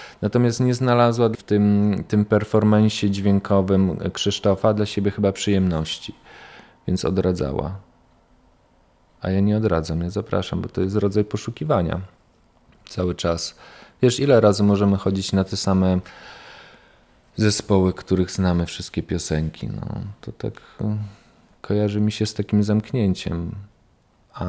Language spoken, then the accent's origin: Polish; Przemyśl, Subcarpathian Voivodeship, Poland; Ja urodziłem się w Przemyślu. I tam się wychowywałem, blisko Bieszczad.